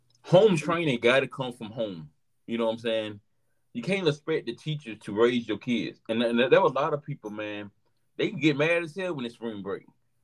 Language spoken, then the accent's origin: English; Valdosta, Georgia, United States; And it was 2 hours from my hometown. You know what I'm saying? Valdosta, Georgia, Lowndes County. It's Valdosta ain't too far from Tallahassee.